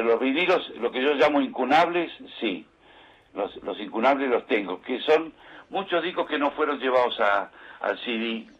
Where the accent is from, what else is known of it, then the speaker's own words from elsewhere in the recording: Argentina; moved away; Y después al año siguiente me tocó se me abrió una puerta y me fui. Y me fui de Argentina.